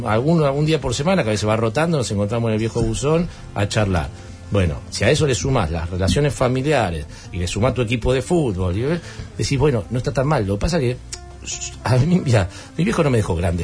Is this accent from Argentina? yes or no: yes; Argentina; siendo argentino en otro lugar del mundo es mucho más difícil seguramente encontrarlo, pero acá lo tenés